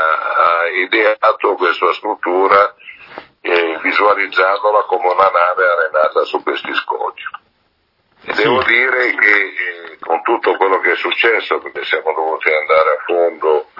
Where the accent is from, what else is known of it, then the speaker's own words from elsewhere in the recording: Genoa, Liguria, Italy; No, ero ad Albaro